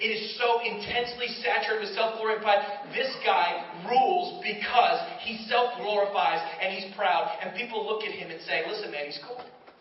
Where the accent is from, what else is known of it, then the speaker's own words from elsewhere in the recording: North Haven, Connecticut, United States; I grew up in North Haven. We went to the North Haven pool.